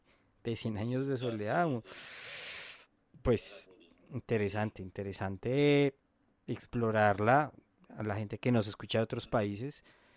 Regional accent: Colombia; se supone que somos colombianos

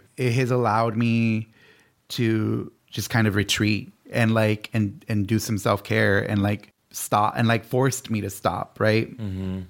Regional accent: Pacoima, California, United States; growing up in Pacoima, like, isolated, like, close enough to LA that, like, you can technically get there, but you still live in this place that's, like, way out in the valley

